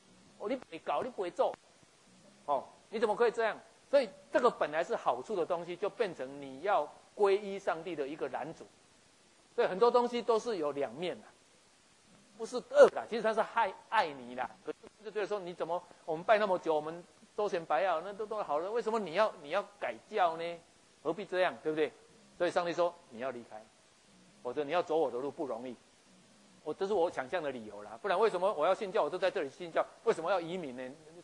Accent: Taiwan; 很多我们台湾人讲话把孩子送去美国，可是老人家就不去美国住

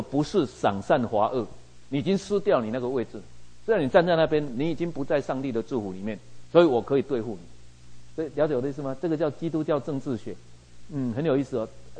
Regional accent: Taiwan; 我们在台湾长大都知道这个过程，

